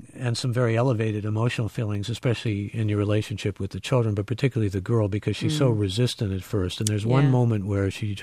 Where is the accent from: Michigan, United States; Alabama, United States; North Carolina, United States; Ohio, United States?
Ohio, United States; Cleveland; I grew up in Cleveland.